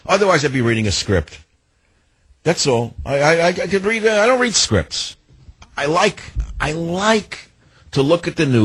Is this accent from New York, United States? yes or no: yes; New York, United States; That's what I liked about growing up in New York. It was so competitive.